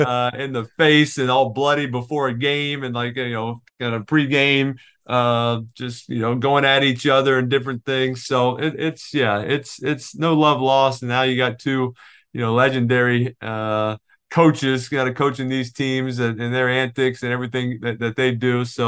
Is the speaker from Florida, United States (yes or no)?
no; Louisiana, United States; and so for me, I was from Louisiana, but all those kids, you know, both teams are filled with kids from Mississippi.